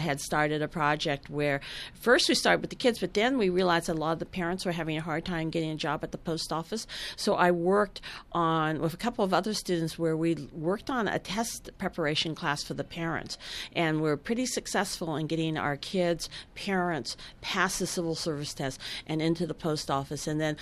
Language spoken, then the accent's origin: English; United States; because I've grown up sort of between these two worlds of being an American, but having a mother who basically was a nice Chinese peasant